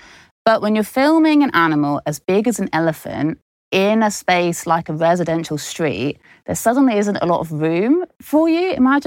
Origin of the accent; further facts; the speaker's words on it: Birmingham, West Midlands, United Kingdom; So I grew up in Birmingham in the city